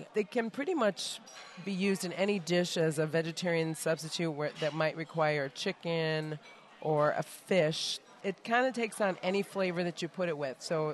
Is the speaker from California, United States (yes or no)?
no; Rochester, New York, United States; also born or lived in Louisiana; mother's from Louisiana, so I grew up spending summers in those states with my grandparents, and then I grew up in Rochester, New York